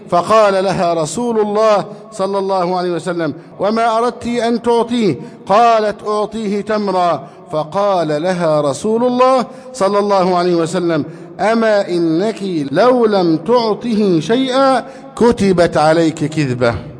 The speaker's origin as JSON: {"language": "Arabic", "country": "Egypt", "said": "اللهم احفظ بلدنا مصر"}